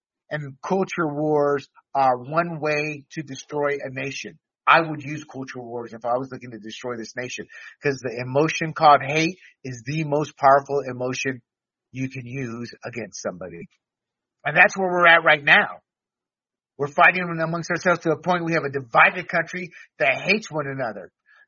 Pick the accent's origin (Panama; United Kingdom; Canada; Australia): Panama; And being born and raised as an American citizen in a third world country where I saw two dictators, where I was interrogated right before the Panamanian invasion